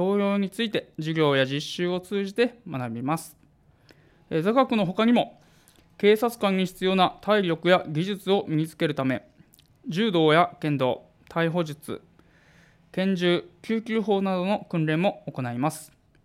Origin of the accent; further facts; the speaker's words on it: Ehime, Japan; 私自身愛媛県で生まれて育ちました。